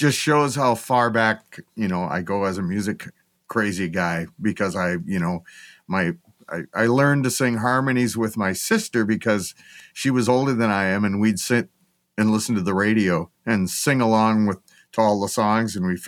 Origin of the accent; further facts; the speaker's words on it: Grand Forks, North Dakota, United States; Channel 10 in Grand Forks, North Dakota, my hometown, before it was Channel 11, used to do a TV show.